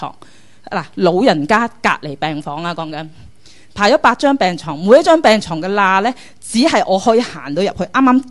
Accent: Chaozhou, Guangdong, China; 我哋潮州人嚟嘅

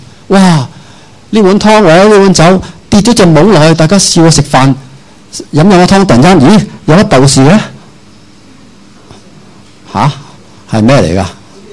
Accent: China; 好像我中国人种米，

